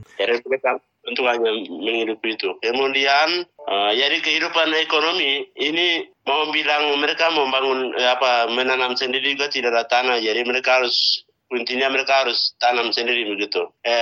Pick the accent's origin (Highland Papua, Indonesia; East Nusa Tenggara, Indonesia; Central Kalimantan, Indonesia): Highland Papua, Indonesia; Nduga; Saya dari Nduga.